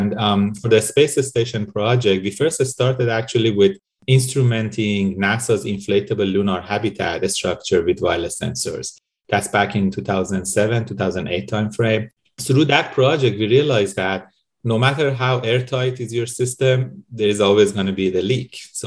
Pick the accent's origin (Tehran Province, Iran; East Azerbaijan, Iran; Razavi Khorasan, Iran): Tehran Province, Iran; Tehran; English is a second language; moved away as an adult; now in Canada; So I was born and raised in Iran and I lived there for 25 years. I did my bachelor's and master's degree there. So you can imagine from a very crowded city like Tehran